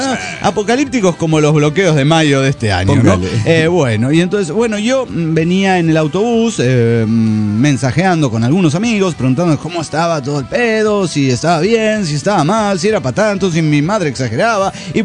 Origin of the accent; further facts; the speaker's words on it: Mexico City, Mexico; Soy ese güey del Distrito Federal Mexicano.